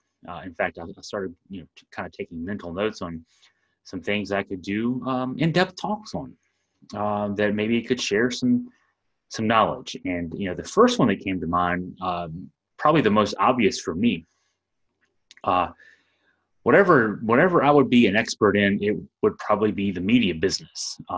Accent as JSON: {"language": "English", "town": "Waynesboro", "region": "Virginia", "country": "United States", "tie": "born or raised there", "said": "I grew up reading that paper. I'm from the Waynesboro area originally. So I've been here all my life."}